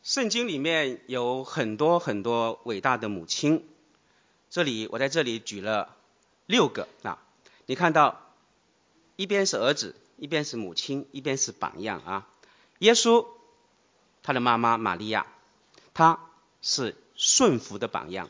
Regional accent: Wenzhou, Zhejiang, China; 小时候我在温州长大，温州这个地方虽然有个温字，但冬天它并不温暖啊。冬天也像上海、杭州这些江南的地方一样，它其实是很冷的。

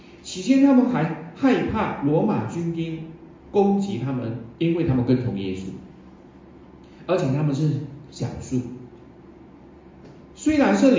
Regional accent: Malaysia; 我从马来西亚过来，我有时候都在一直想念，想念什么呢？想念我的家乡的食物啊、糕点啊等等，就那个一直从小吃到今天

